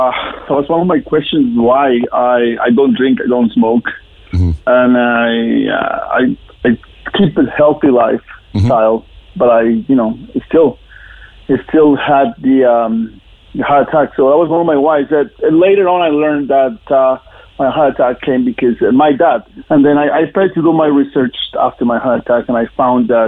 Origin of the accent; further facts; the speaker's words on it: Colombia; moved away as an adult; now in Edmonton, Canada; No, I was born and raised at the age of 32. I moved to Canada from Colombia.